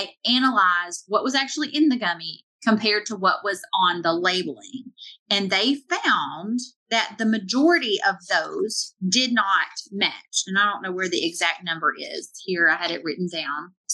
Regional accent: the South, United States; I'm from the South. We love casseroles.

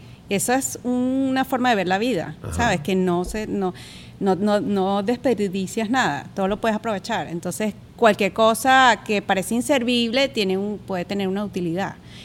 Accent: Venezuela; moved away; yo vengo de Venezuela

